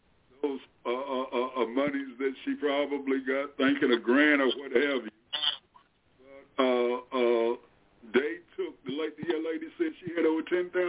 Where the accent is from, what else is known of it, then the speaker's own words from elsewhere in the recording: Delaware, United States; I voted for him. I'm from Delaware, his home state